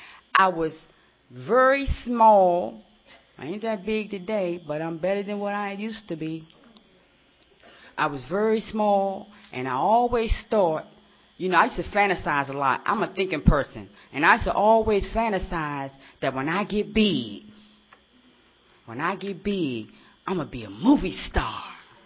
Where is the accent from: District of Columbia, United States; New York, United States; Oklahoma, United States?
District of Columbia, United States; Washington; I'm from the hood of D.C. So I'm a starter. … And I'm from Washington, D.C. Born and raised.